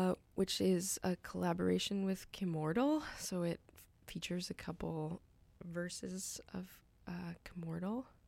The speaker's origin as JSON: {"language": "English", "town": "Edmonton", "region": "Alberta", "country": "Canada", "tie": "born or raised there", "lives_now": "Vancouver, Canada", "said": "I grew up in Edmonton."}